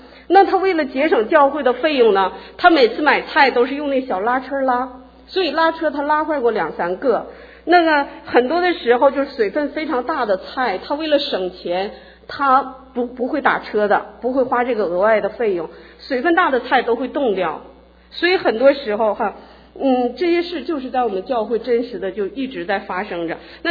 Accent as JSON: {"language": "Chinese", "town": "Changchun", "region": "Jilin", "country": "China", "said": "我来自吉林省长春市，那里冬天的气候是-20几度"}